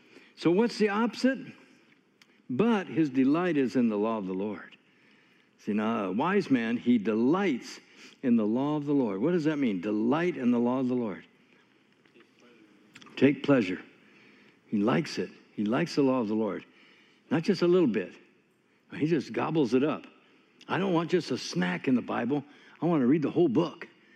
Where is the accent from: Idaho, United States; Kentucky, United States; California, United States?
California, United States; I'm not from Tennessee. I'm from California.